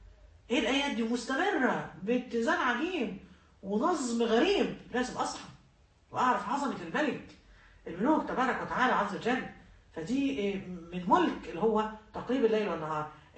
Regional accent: Egypt; كلمه ابن ناس عندنا في مصر معناها يعني ابن ناس ربوه اهله على الاصول

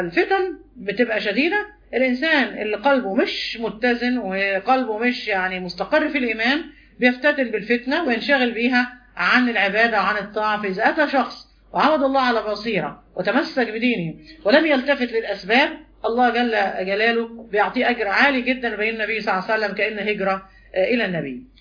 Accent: Egypt; كل حد بيتكلم في مصر، بيتكلم على بلدنا مصر

